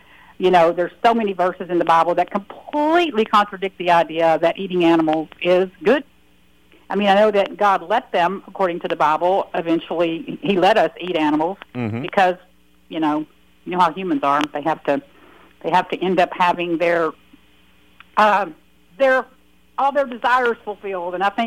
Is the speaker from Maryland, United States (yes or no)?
no; Texas, United States; and I'm from Texas, a bona fide dyed-in-the-wool rodeo, you know, going, boot-wearing, barbecue-eating girl.